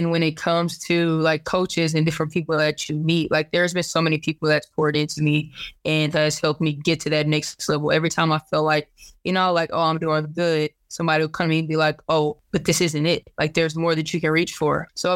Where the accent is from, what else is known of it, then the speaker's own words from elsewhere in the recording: Duncanville, Texas, United States; So I'm originally from Duncanville, Texas, which is a suburb about 2 exits up from Dallas. So I definitely just understand I'm from Dallas and go with it. My family's born and bred out of Dallas.